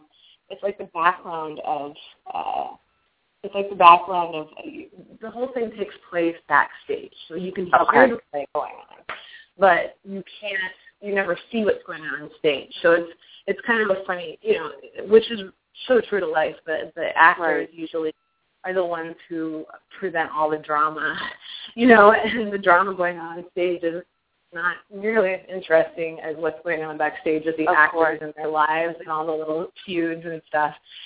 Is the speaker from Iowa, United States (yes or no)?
yes; Garner, Iowa, United States; Garner, Iowa, because that's where my parents grew up. It's my hometown.